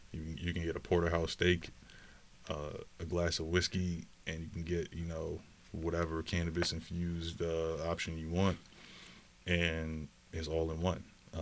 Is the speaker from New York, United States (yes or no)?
yes; New York City, New York, United States; now in Buffalo, United States; I'm originally from New York City.